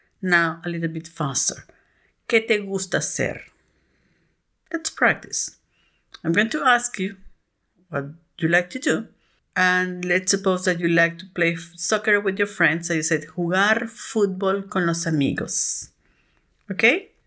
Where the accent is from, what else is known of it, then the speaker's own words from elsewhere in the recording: Venezuela; I'm from Venezuela, the creator and host of this show.